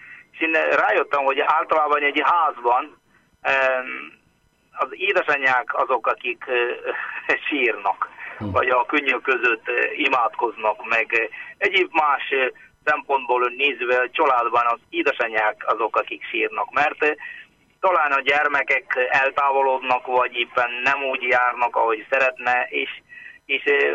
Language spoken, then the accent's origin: Hungarian; Kerala, India; Hungarian is a second language; now in Hungary; Én Indiából, Dél-Indiából, Keralából származom.